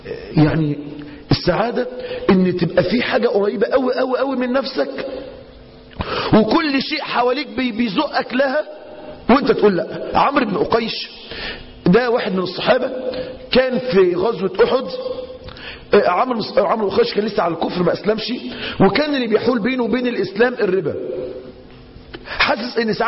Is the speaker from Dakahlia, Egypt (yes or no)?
yes; Mansoura, Dakahlia, Egypt; عندنا في المنصورة